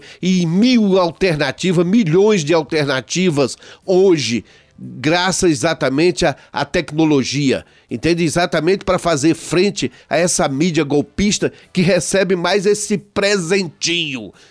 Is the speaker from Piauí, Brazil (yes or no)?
yes; Piauí, Brazil; eu sou do Piauí